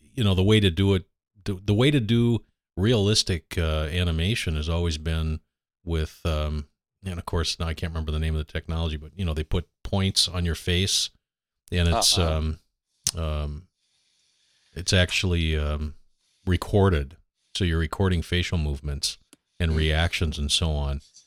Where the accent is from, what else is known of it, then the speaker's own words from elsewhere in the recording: Minnesota, United States; I'm from Minnesota.